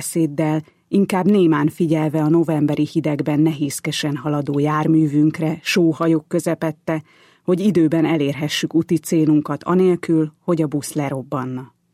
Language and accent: Hungarian; Furta, Hajdú-Bihar, Hungary; drága szülőfalumból, Furtáról Berettyóújfaluba